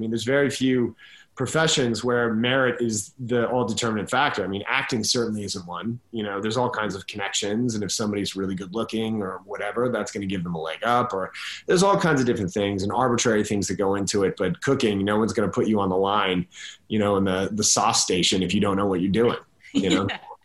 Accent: Colorado, United States; moved away as an adult; also born or lived in Boston; now in New York, United States; So I grew up in Colorado. Then I lived in Boston for a year. Then I moved to New York when I was 19.

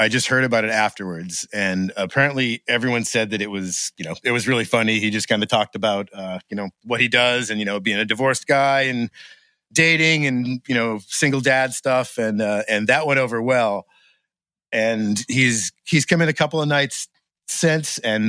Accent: Gardiner, Maine, United States; also born or lived in Boston; I grew up in Maine.

